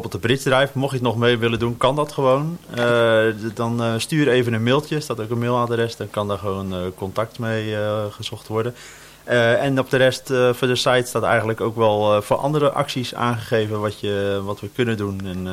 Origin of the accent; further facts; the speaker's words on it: Rotterdam, South Holland, Netherlands; Ja, als Rotterdammer voelt dat wel heel fijn om op de Coolsingel binnen te komen.